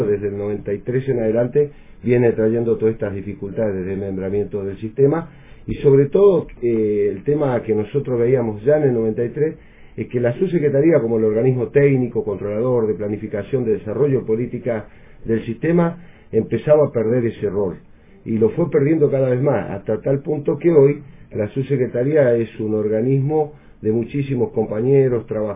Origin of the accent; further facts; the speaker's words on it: Chos Malal, Neuquén, Argentina; No, porque vengo de Chosmalal, del interior.